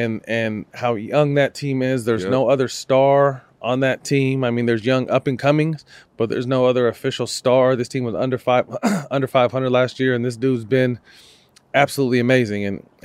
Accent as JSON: {"language": "English", "town": "Sacramento", "region": "California", "country": "United States", "tie": "born or raised there", "said": "The A's, baseball news, are going up I-80 to my hometown of Sacramento."}